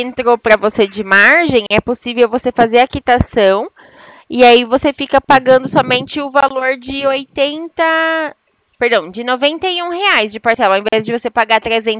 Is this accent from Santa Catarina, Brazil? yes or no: no; Itu, São Paulo, Brazil; Sou daqui de Itu.